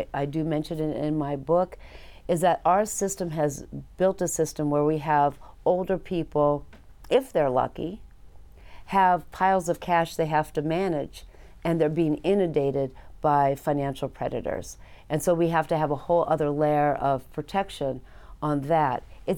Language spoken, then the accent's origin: English; United States; And I'm an American, right?